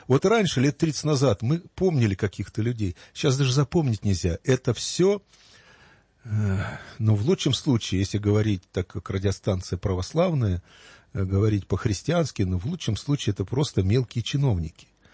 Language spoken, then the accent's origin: Russian; Moscow, Russia; а мы, москвичи, избалованные и очень горделивые такие люди